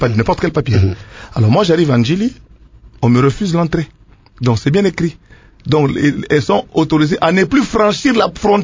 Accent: DR Congo; C'est-à-dire, moi, je suis congolais.

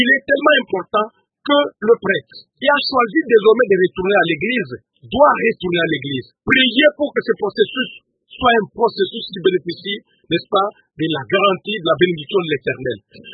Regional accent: Kabinda, Lomami, DR Congo; Souvenez-vous que la guerre de l'Est a quitté l'Est et s'est retrouvée un moment au centre, chez moi à Kabinda.

